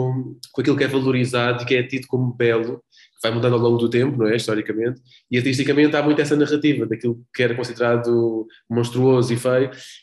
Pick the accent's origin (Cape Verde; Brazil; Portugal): Portugal; que é uma coisa que nós aprendemos crescendo em Portugal, crescendo nesta cultura